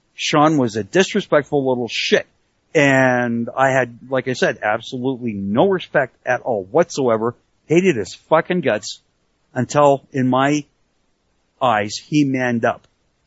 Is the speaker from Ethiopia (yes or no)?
no; Canada; everybody likes to tease me, the fact I'm a Canadian and I love, I love watching Bret Hart matches